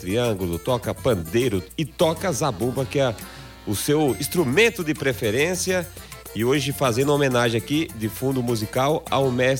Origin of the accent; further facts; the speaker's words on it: Paraíba, Brazil; pela rádio Taperoá FM, lá na minha terra natal, no estado da Paraíba